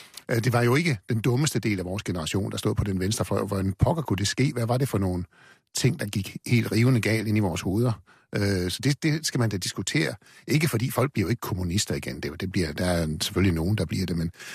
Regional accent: Central Denmark Region, Denmark; Der var ikke nogen kommunister oppe i Salling, det er en halvø nord for Skive, hvor jeg kommer fra.

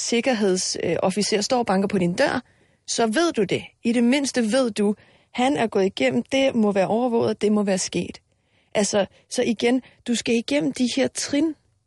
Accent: Iceland; Danish is a second language; fordi jeg er islænding også og fuldt det meget

